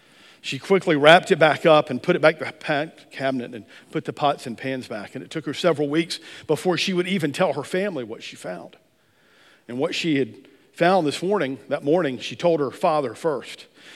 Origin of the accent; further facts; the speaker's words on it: North Carolina, United States; also born or lived in Georgia, United States; I'm from Georgia. I live in North Carolina. My entire family was born in North Carolina. They went to Georgia to have me. I don't know what that means. They did. I came back as quick as I could.